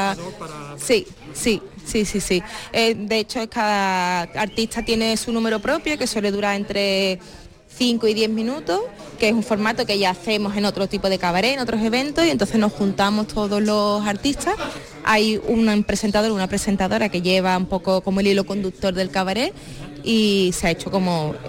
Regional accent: Andalusia, Spain; la mayoría somos andaluces.

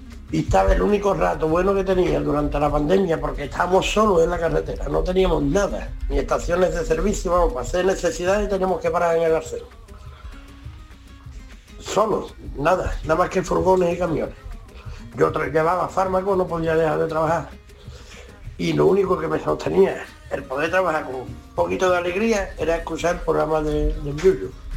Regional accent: San Fernando, Andalusia, Spain; soy de San Fernando, de Cádiz.

